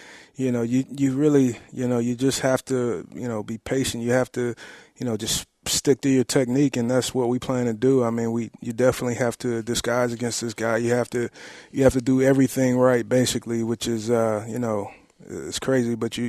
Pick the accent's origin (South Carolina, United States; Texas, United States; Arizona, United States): Texas, United States; Killeen; I grew up in Killeen, where Tommy Harris is also from